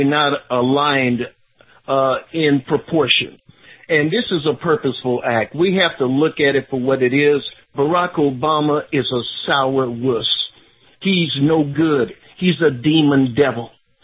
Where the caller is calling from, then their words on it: Wesley Chapel, Florida, United States; Good morning, Kyle. … from Wesley Chapel.